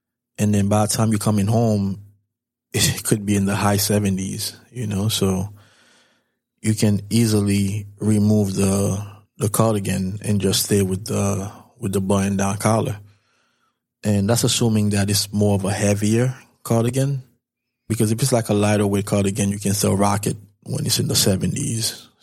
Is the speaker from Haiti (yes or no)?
yes; Haiti; But I'm from Haiti, for those of you who don't know. So I'm definitely a fan of the warmer weather.